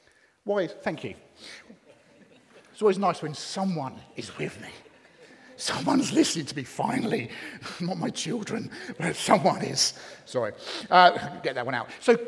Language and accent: English; England, United Kingdom; I'm English, I have to.